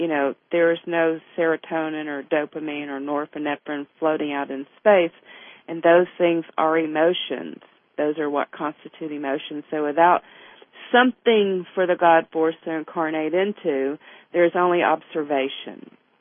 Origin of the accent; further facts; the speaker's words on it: the South, United States; And you know, I grew up in the South where racism ran high.